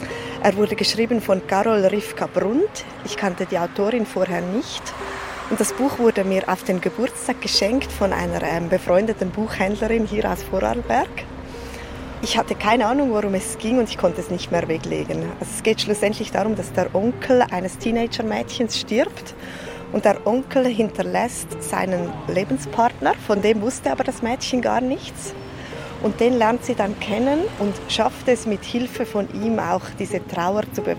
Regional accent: Switzerland; Ich bin aus der Schweiz und sitze gerade auf einer wunderschönen Bank in Bregenz.

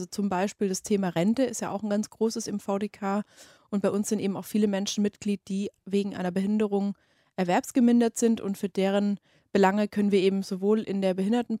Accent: Baden-Württemberg, Germany; born there; weil ich wohne selber in Bayern und komme ja aber gebürtig aus Baden-Württemberg

